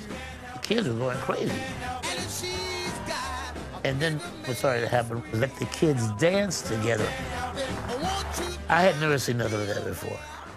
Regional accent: Los Angeles, California, United States; I was young. I was raised in Los Angeles. So when I went south, that was quite an experience for me.

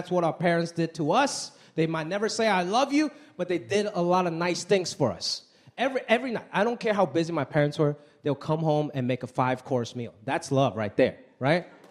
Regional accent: Hong Kong; born there; first language Cantonese; English is a second language; I was born in Hong Kong. That's my first language.

